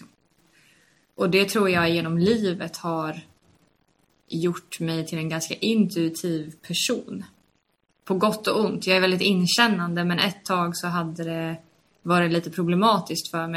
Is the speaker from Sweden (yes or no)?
yes; Kallhäll, Stockholm County, Sweden; från jättebörjan så är jag uppväxt i Kallhäll i Jakobsberg utanför Stockholm. Liten förort ihop med en då 17-årig mamma